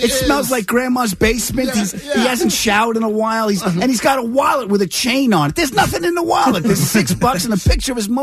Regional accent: Long Island, New York, United States; Well, I grew up on Long Island, so I grew up in the suburbs

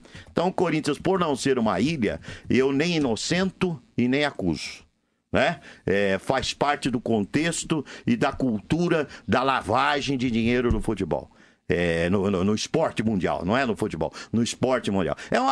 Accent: São Paulo, Brazil; born there; Nasci na Moca.

